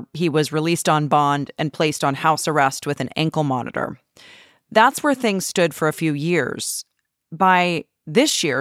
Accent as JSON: {"language": "English", "country": "Canada", "said": "I'm Canadian"}